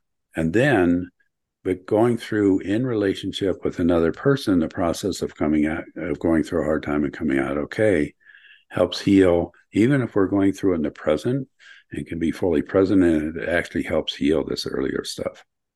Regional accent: Ohio, United States; now in Colorado, United States; I grew up in Ohio, but I moved to Colorado in 1970.

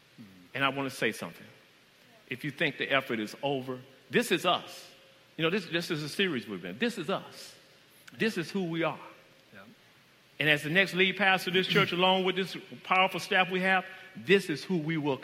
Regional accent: Coffeyville, Mississippi, United States; I'm from Mississippi. A lot of my relatives are from Mississippi. I grew up in a small town called Coffeyville up in North Mississippi.

